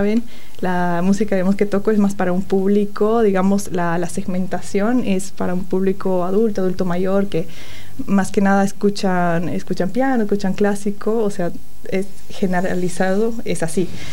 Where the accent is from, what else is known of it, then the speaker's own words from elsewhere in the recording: Bolivia; es muy importante, siendo boliviana, porque es como una representación de un poco de lo que es mi cultura y mi país en este país.